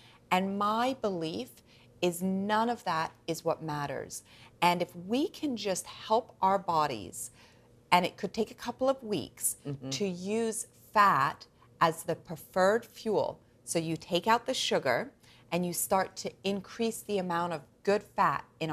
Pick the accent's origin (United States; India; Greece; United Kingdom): United Kingdom; England; I grew up in England, and we would get milk delivered